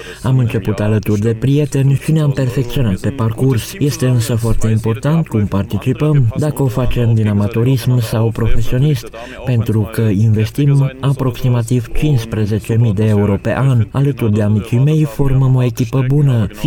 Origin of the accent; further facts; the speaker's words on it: Augsburg, Bavaria, Germany; Romanian is a second language; sunt din Augsburg, Germania și pentru prima dată aici.